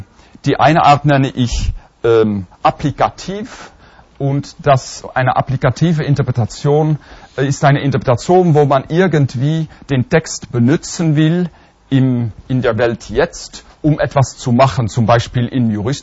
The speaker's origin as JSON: {"language": "German", "country": "Netherlands", "second_language": "German", "said": "Und das Vergleichen hat mir als Holländer, vergleicht man das alles"}